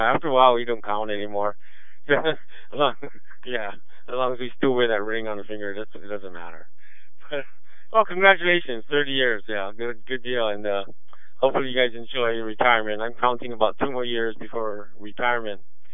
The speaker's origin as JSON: {"language": "English", "region": "Hawaii", "country": "United States", "tie": "born or raised there", "said": "Yeah, born and raised in Hawaii. I'm actually considered a fourth generation Chinese in Hawaii."}